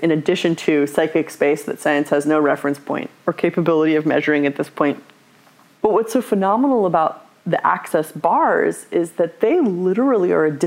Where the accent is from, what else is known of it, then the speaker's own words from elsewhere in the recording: California, United States; I grew up in Southern California, and both of my parents were seekers.